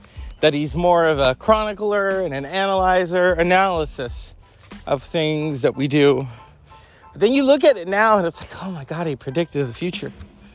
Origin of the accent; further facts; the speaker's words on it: California, United States; I'm born and bred in California.